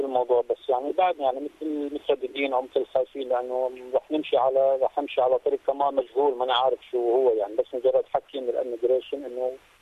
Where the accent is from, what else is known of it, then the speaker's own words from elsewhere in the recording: Syria; احنا سوريين